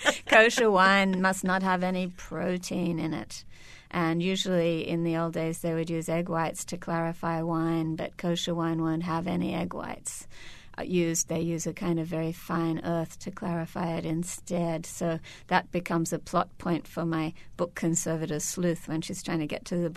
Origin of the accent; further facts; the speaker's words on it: Australia; growing up in Australia